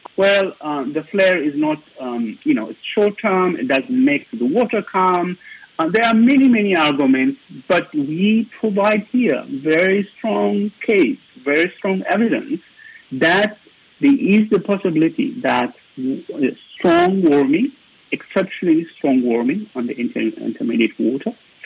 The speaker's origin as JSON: {"language": "English", "country": "Eritrea", "tie": "born there", "said": "I was born in Eritrea. This is in East Africa."}